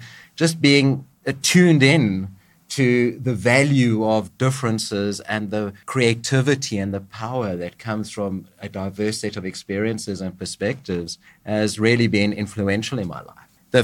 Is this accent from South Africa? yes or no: yes; South Africa; moved away as an adult; now in United States; So I am South African. I moved to the US in 2012